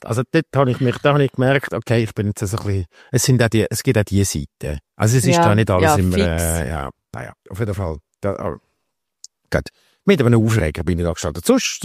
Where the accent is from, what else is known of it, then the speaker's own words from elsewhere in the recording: Switzerland; die gibt es bei uns in der Schweiz auch